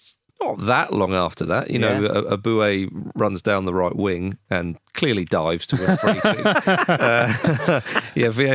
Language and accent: English; England, United Kingdom; as an Englishman watching it.